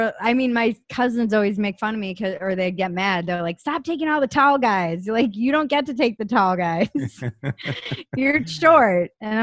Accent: Midwest, United States; Look, I grew up in the Midwest.

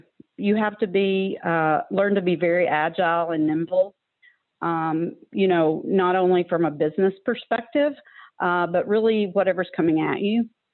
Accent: Texas, United States; now in Maryland, United States; Well, I still say go Cowboys, even though it's not all that popular.

